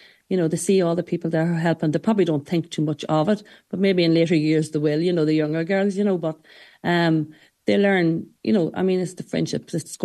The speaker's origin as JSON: {"language": "English", "region": "Connacht", "country": "Ireland", "said": "I suppose I'm from Mayo, a place called Carrigmore-Lacan, and it was just the backbone of our village at home was the GAA. So I was brought up in that culture"}